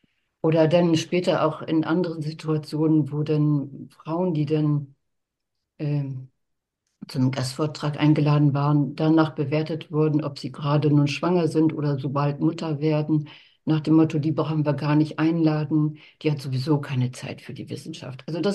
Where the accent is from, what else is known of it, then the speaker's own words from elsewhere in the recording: Northern Germany, Germany; Ich bin sowieso dann im Norden aufgewachsen von Deutschland.